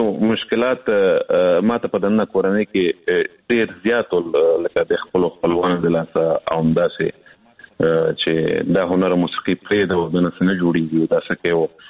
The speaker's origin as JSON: {"language": "Pashto", "country": "Afghanistan", "said": "زه افغان یم،"}